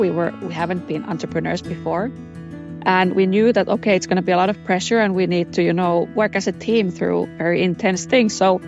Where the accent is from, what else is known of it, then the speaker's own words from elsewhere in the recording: Finland; I'm from Finland